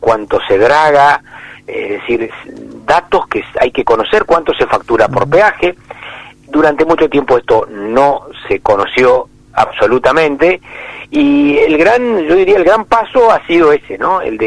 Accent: Rosario, Santa Fe, Argentina; para nosotros que somos rosarinos, en verdad, y santafesinos, por supuesto

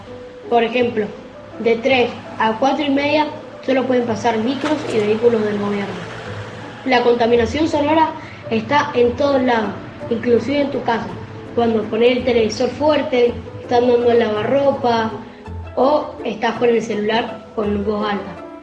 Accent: Mendoza, Argentina; soy de Mendoza y tengo 12 años y curso el séptimo.

